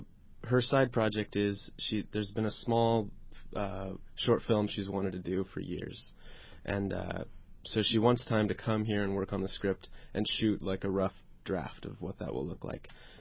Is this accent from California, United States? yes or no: yes; San Diego, California, United States; also born or lived in Los Angeles; now in Indianapolis, United States; Born and raised in San Diego. Moved to L.A. when I was 18.